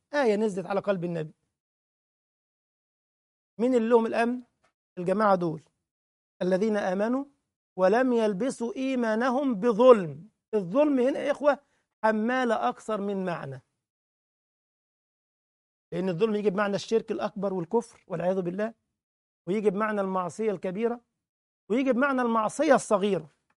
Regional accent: Egypt; إنه غير معهود عندنا في مصر

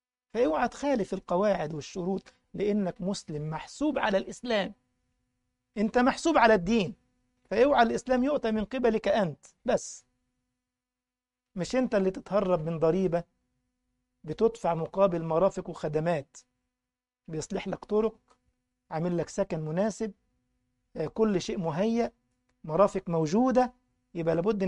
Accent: Egypt; فتذكرت إن أذكر قديما كان عندنا في مصر حاجة اسمها المدابغ

